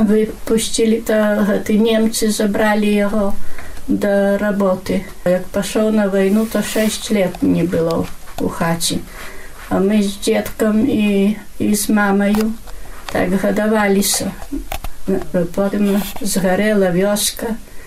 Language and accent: Belarusian; Berniki, Podlaskie Voivodeship, Poland; як я паходжу з Бернікаў